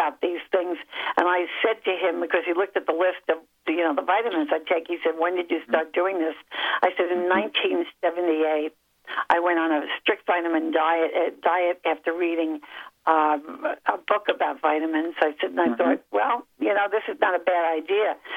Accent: New Jersey, United States; moved away as an adult; Well, I grew up in Jersey and did not move to New York until I was in my very early 20s. When I got married, I moved over to New York.

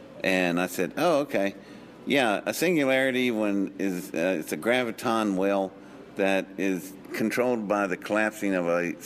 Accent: Welch, West Virginia, United States; born there; Lord have mercy, I was born in Welch, West Virginia. I'm not only a redneck, I'm a hillbilly redneck.

